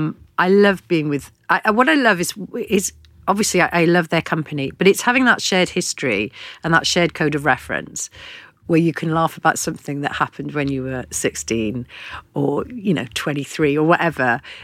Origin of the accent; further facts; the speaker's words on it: Porthcawl, Wales, United Kingdom; it was about my hometown of Porthcawl. And Porthcawl gives me great joy going back there because my mum and dad were there since the 50s